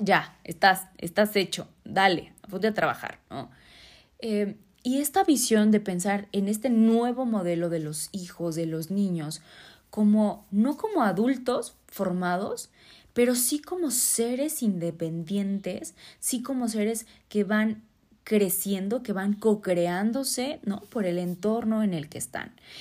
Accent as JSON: {"language": "Spanish", "country": "Mexico", "said": "Para nosotros como cultura mexicana y cultura latina suena como"}